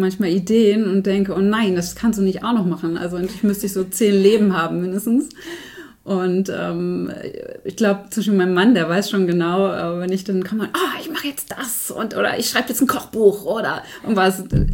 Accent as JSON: {"language": "German", "town": "Herzberg am Harz", "region": "Lower Saxony", "country": "Germany", "tie": "born or raised there", "said": "Also ich bin Herzberg am Harz aufgewachsen."}